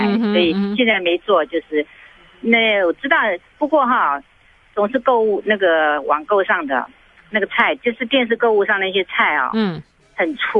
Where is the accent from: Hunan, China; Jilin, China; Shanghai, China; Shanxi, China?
Shanghai, China; 因为我们都是老家嘛，我们是上海人，所以从小就吃的习惯